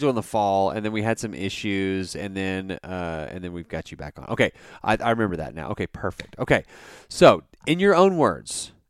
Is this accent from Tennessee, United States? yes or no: no; Texas, United States; We're from the Texas region, so...